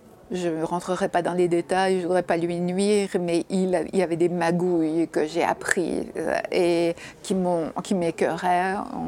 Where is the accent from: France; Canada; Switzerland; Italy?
Canada; j'étais canadienne, ou je suis canadienne